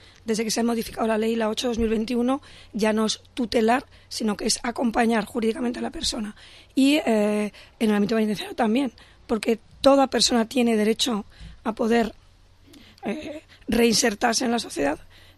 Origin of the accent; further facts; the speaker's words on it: Madrid, Community of Madrid, Spain; soy de Madrid y me conozco las, es el área total